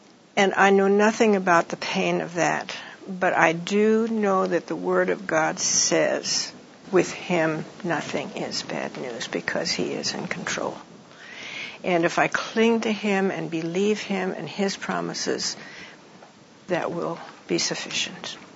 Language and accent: English; Iran; now in United States; People said to me, what was it like growing up in Iran? And I say, it was home. You know, it was wonderful. I loved it. And I had a beautiful childhood. But I came to the States as what some of you know is a third culture kid.